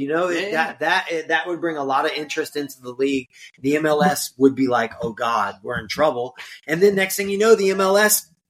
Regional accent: United States; I'm American and I do my best pronouncing.

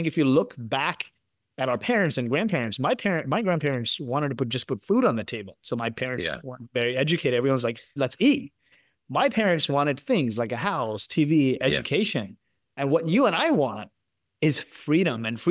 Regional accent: Toronto, Ontario, Canada; I grew up in Toronto, and my parents live in Markham.

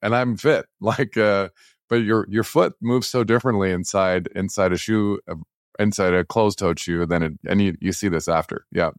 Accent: Edmonton, Alberta, Canada; I grew up in Edmonton.

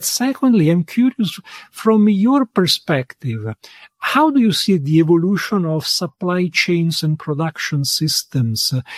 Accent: Italy; You know, I'm originally from Italy and often I go back. And when I go back, I'm from a small town in the center north of Italy. It's an area which has a strong agricultural tradition.

